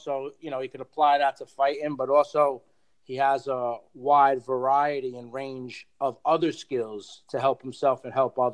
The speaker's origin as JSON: {"language": "English", "town": "Yonkers", "region": "New York", "country": "United States", "tie": "born or raised there", "also_born_or_lived": "Bronx, New York", "said": "I was born in the Bronx, New York, and I was raised in Yonkers, New York."}